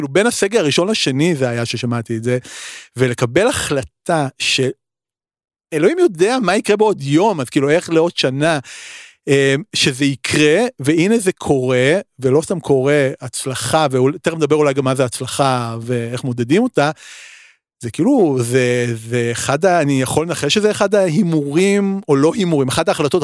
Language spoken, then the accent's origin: Hebrew; Tel Aviv, Tel Aviv District, Israel; אני נולדתי בתל אביב וגדלתי בתל אביב